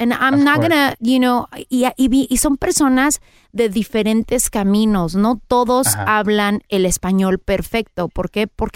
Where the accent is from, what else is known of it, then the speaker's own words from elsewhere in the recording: Mexico; Soy mexicana. Mira, qué bien. Representándome a mí y muy orgullosa de mis raíces.